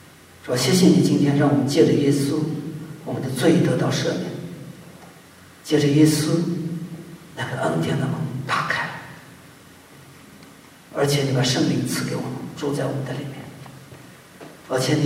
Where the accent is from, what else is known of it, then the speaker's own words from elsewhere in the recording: China; 我中国人也是这样